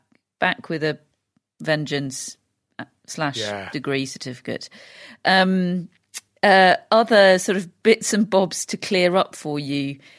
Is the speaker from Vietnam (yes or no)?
no; United Kingdom; We're British.